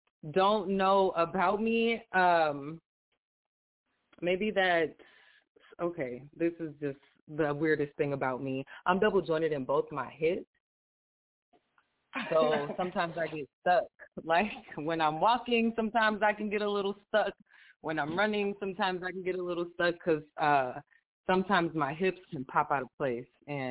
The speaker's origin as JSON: {"language": "English", "town": "St. Paul", "region": "Minnesota", "country": "United States", "said": "I am from Minnesota. I am a rapper and a singer. And I'm from St. Paul."}